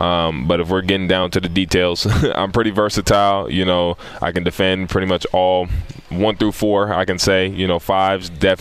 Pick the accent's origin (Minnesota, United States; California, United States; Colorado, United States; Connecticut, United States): California, United States; Fresno; now in Memphis, United States; Memphis reminds me a lot of my hometown. You know, my hometown, Fresno, California.